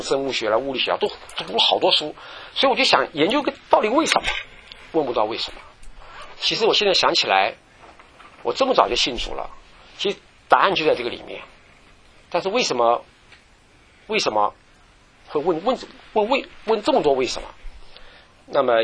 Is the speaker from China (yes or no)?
no; Taiwan; now in United States; 我是从台湾来的，那台湾是个小地方